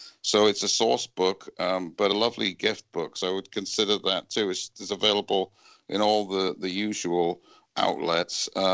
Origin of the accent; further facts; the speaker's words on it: United Kingdom; You know, I grew up in Great Britain, and so tea is very important to me.